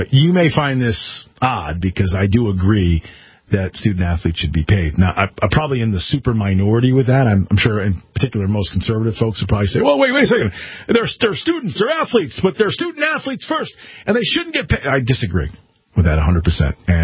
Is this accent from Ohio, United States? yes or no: no; Connecticut, United States; The fifth is California, Michigan, followed by my home state of Connecticut, Florida is second, and New York ranked last again.